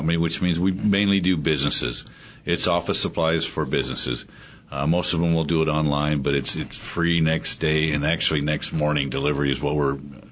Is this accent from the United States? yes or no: yes; California, United States; Well, our family, we moved here in 99. We're from California, like a lot of people.